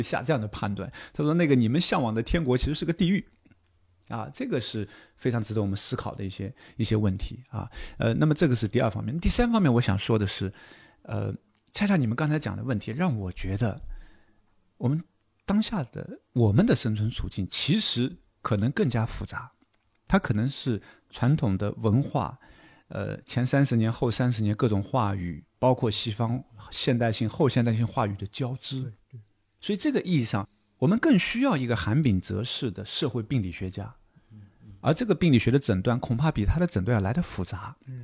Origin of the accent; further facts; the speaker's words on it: Zhejiang, China; 我们浙江人啊，我们从小的一个正向的一个教育